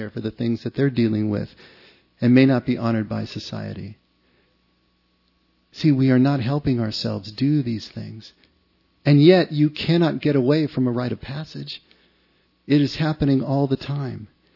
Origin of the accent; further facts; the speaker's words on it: East Los Angeles, California, United States; When I grew up outside of East L.A., they were called presentations.